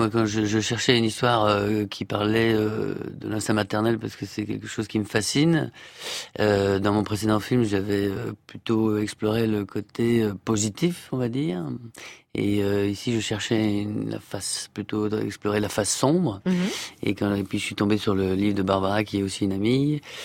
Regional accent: Belgium; en tant que belge, en tant que cinéaste de quartier

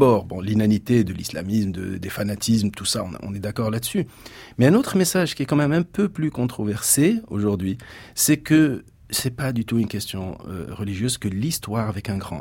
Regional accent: Morocco; parce que je suis marocain à l'origine

